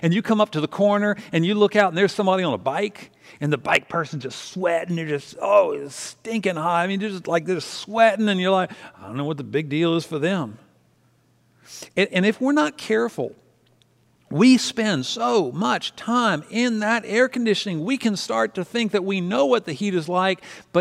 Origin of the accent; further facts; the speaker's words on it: Southern United States, United States; Because NASCAR is Deep South stuff, and I grew up in the South, and so I know how many Confederate flags are flying in those areas.